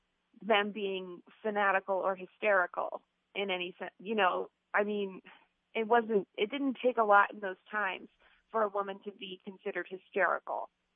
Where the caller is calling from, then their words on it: Milford, Pennsylvania, United States; I am calling from Milford, Pennsylvania.